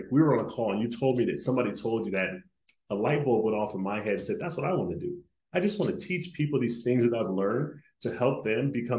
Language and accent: English; Stockton, California, United States; I grew up in Stockton, California, man, the oldest of three boys.